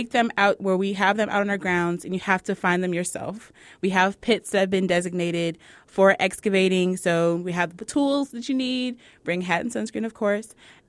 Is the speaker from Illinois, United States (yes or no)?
yes; Chicago, Illinois, United States; I'm originally from Chicago, and I went to undergrad in Detroit and grad school in Baltimore.